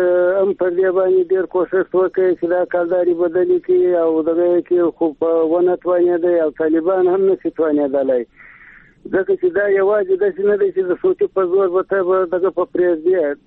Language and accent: Pashto; Helmand, Afghanistan; دلته خو زه په هلمند کې یم، زما خو خپل وطن دی، زه خو په دا جنګ په منطقو کې یم.